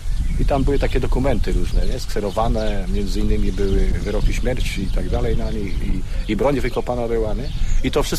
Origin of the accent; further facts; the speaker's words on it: Wylatowo, Kuyavian-Pomeranian Voivodeship, Poland; ja pochodzę z Wylatowa, nie? To jest za Mogilnem, a tutaj jestem emerytowanym nauczycielem.